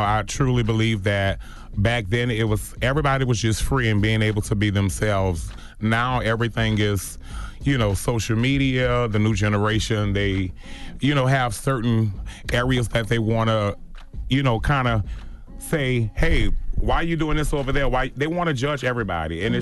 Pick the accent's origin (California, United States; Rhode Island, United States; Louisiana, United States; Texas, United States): Louisiana, United States; New Orleans; I mean, I'm born and raised in New Orleans, Josephine Street